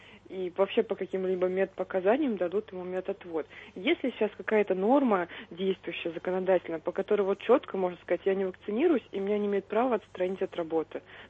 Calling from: Moscow, Russia

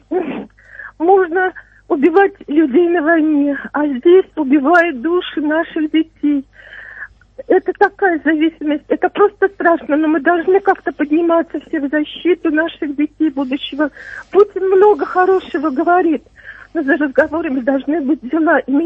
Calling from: Voronezh Oblast, Russia; я вам звоню из Воронежской области. Очень, я бабушка.

